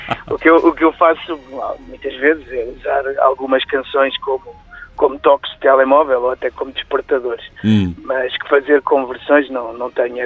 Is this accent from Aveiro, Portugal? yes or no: no; Lisbon, Portugal; eu sou de Lisboa, e estou por estes dias aqui na Ericeira